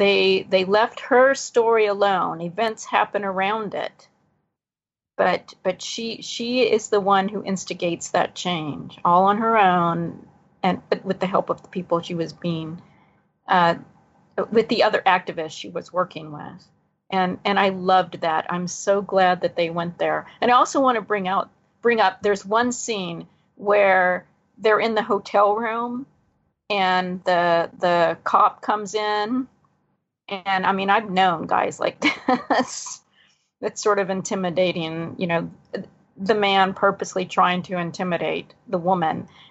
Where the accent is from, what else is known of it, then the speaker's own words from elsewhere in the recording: Jacksonville, Florida, United States; When I grew up in Jacksonville, Florida, it's Northeast Florida. It is the Deep South.